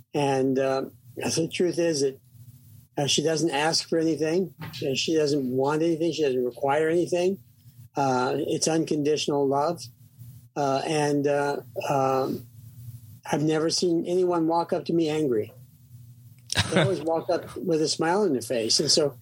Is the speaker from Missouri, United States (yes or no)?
yes; Sikeston, Missouri, United States; I was born in 1947 in a small town called Sykeston, Missouri, 20,000 people.